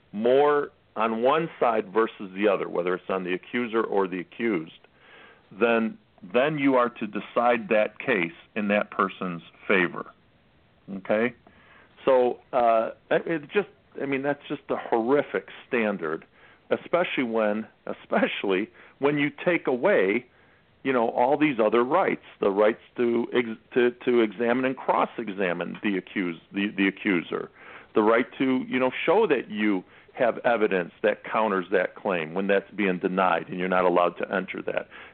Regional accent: North Carolina, United States; in my home state here in North Carolina

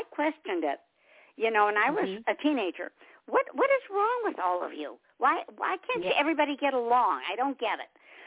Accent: Detroit, Michigan, United States; because I was born and raised in Detroit. And, tough city, very tough city.

